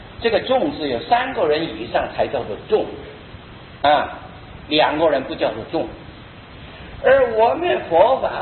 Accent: Taiwan; 我们台湾人的习惯叫做乃名瓦名了

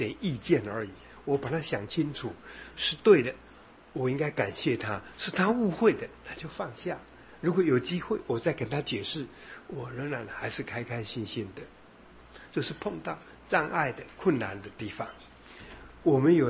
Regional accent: Taiwan; 我们台湾话这么讲说，家头边拄着剃头刀

